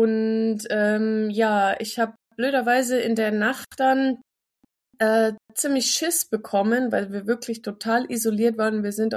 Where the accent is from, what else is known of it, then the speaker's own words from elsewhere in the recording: Aschaffenburg, Bavaria, Germany; now in Munich, Germany; ich komme aus Aschaffenburg eigentlich, bin dort aufgewachsen, geboren ursprünglich sogar in der Nähe von Hamburg und habe dann in Tübingen Biochemie studiert